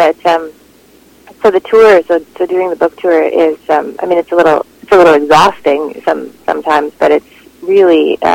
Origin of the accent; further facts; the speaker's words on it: Winnipeg, Manitoba, Canada; now in Toronto, Canada; I think I'll always feel like a Winnipegger.